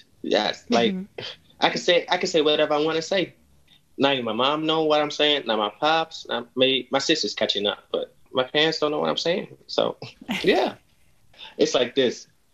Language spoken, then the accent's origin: English; New York, United States; accent: New York; When I'm at home, I speak. I have a New York accent. You could just tell I'm from New York.